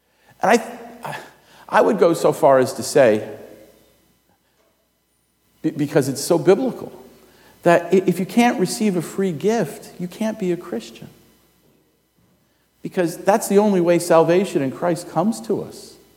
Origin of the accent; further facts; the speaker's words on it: New Jersey, United States; I come from New Jersey where people say a lot worse.